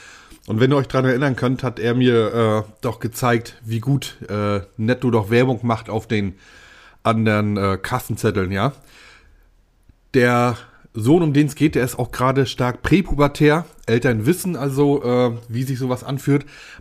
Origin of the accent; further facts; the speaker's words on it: Neustadt-Glewe, Mecklenburg-Vorpommern, Germany; ich war 1996 10 Jahre alt und habe überlegt, mit welchem Geräusch könnte ich den Sommer in Neustadt-Glewe, meiner Heimat, verbinden.